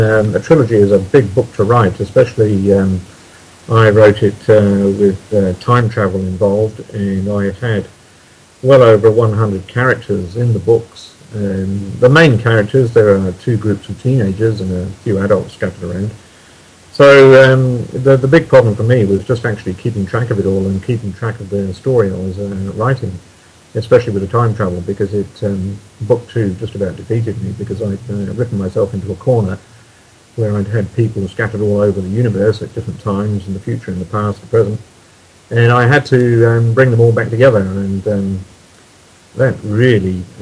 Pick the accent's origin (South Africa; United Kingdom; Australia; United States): United Kingdom; England; moved away as an adult; now in New Zealand; I was born in England. I'm a POM, I suppose.